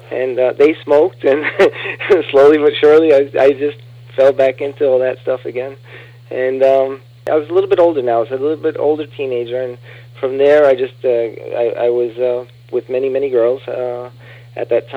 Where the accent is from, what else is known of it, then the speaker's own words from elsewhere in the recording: Queens, New York, United States; born there; I was born in Queens, New York, November of 1964.